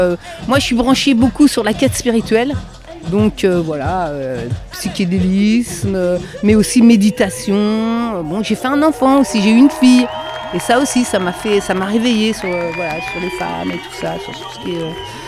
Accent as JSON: {"language": "French", "town": "Rennes", "region": "Brittany", "country": "France", "said": "Je suis de Rennes, moi. De Rennes, voilà."}